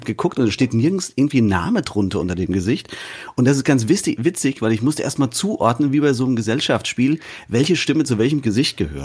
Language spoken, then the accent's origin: German; Frankfurt, Hesse, Germany; Ich als Frankfurter weiß das nicht